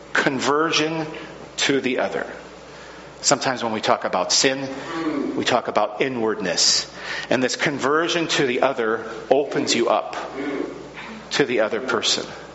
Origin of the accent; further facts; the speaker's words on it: Camino Island, Washington, United States; I was talking with a friend who's at Seattle University, and I grew up with him on Camino Island.